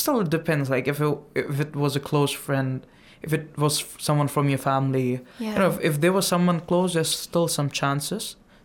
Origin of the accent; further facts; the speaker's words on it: India; English is a second language; from India.